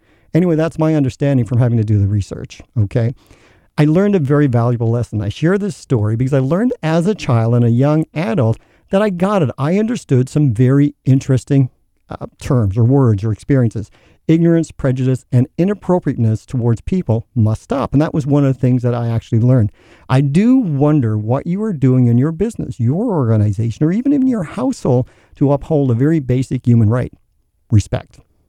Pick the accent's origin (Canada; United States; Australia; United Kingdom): Canada; Newfoundland and Labrador; I was born in a small town in Newfoundland many moons ago, and I'm proud to say that I'm a Canadian Newfoundlander of Irish descent.